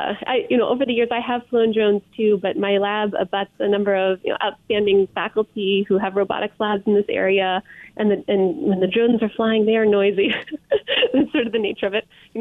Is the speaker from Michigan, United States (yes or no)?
no; New Jersey, United States; now in Boston, United States; I am from New Jersey originally